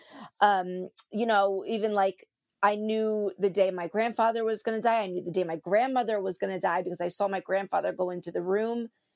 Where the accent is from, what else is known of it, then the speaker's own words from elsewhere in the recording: New Jersey, United States; I am from New Jersey.